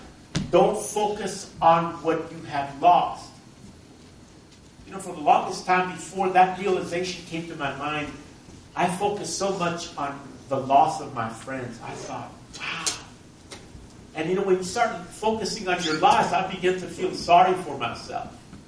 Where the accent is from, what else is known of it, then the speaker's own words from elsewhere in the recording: El Paso, Texas, United States; You know, I grew up in El Paso, Texas, and my dad used to plant a lot of trees in the front yard